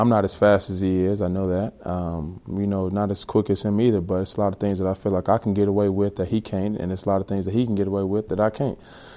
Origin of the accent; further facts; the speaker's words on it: Atlanta, Georgia, United States; I mean, I'm from Atlanta originally